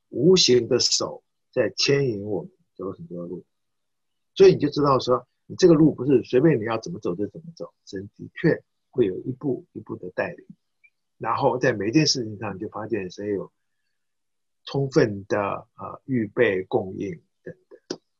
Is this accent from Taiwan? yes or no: yes; Taiwan; 一年，我们台湾来了9个学生，9个。